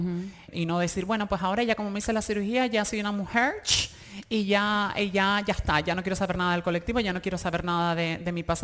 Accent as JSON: {"language": "Spanish", "region": "Canary Islands", "country": "Spain", "also_born_or_lived": "London", "said": "yo tenía después de haber estado 10 años en Londres y volver a la isla"}